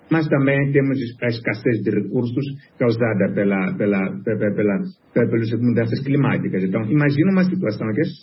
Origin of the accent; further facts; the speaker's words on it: Mozambique; como moçambicano